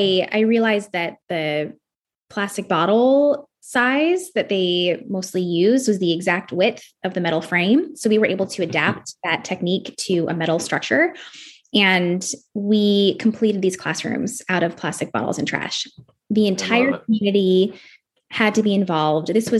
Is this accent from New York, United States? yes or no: no; Portland, Oregon, United States; that's where I am from, born and raised in Portland.